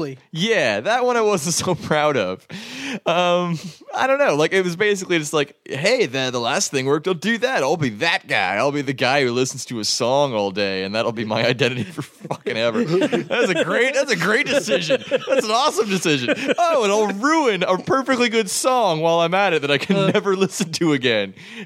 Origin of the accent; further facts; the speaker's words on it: Oakville, Ontario, Canada; now in Winnipeg, Canada; I'm not from Winnipeg originally. I'm from a small suburban squalor called Oakville, Ontario